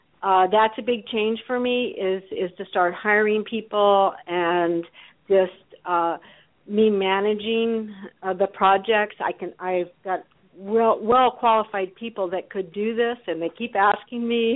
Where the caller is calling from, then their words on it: San Diego, California, United States; I am from San Diego, California